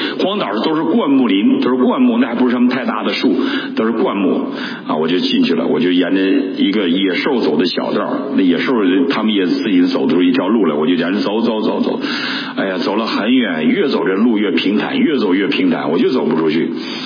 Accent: Heilongjiang, China; moved away; 你回到中国，回到我的老家黑龙江省万贵县，可能已经 面目全非

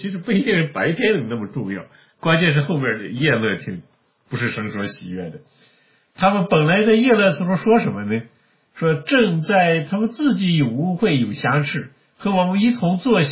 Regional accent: China; 如果我们从中国过来的话，我们在中国可以看得非常清楚，对吧？

